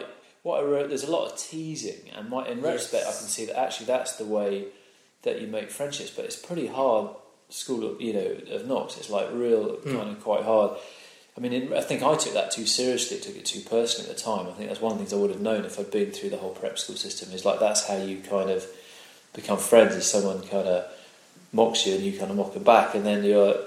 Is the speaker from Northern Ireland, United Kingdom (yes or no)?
no; South East England, United Kingdom; Well, I grew up in Berkshire, just in the Thames Valley, west of London, southeast of England.